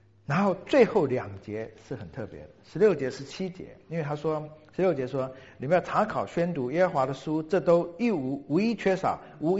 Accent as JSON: {"language": "Chinese", "country": "China", "said": "后来发现我们中国人不是有母夜叉吗？"}